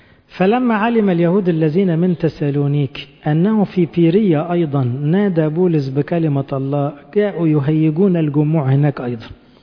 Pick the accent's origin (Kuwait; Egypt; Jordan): Egypt; يعني فكر الخلود في دماغنا كمصريين من كذا ألف سنة